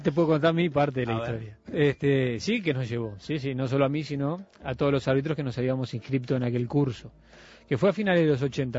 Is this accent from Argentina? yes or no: no; Montevideo, Uruguay; yo nací en la Curva Maroñas, que en aquella época había mucho fútbol de campito, que jugué en ligas de barrio y que jugué muchas veces en el Villa Española.